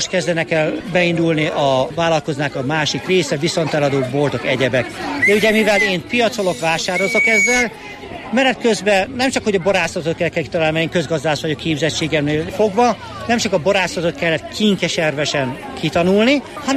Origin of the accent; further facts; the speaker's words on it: Borsod-Abaúj-Zemplén, Hungary; én borsodi vagyok, Diózsőrben van a pincém